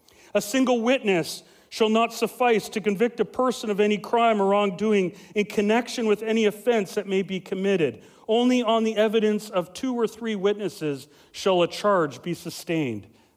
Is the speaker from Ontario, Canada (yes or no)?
no; Vanderhoof, British Columbia, Canada; I always kind of wondered what it'd be like to go back to my hometown and if I had, you know, if I was in a leadership role there in Vanderhoof, you know, they'd remember the punk kid, you know.